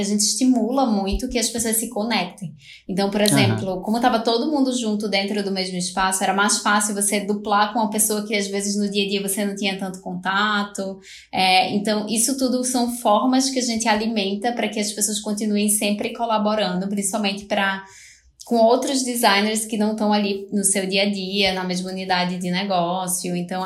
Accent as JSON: {"language": "Portuguese", "town": "Recife", "region": "Pernambuco", "country": "Brazil", "moved": "yes", "said": "Já saí de Recife faz 4 anos, é pouco tempo, mas enfim, tem um impacto aí."}